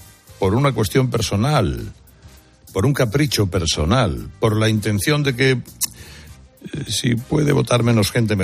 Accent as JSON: {"language": "Spanish", "country": "Spain", "said": "los españoles somos los europeos que más se han empobrecido en estos años"}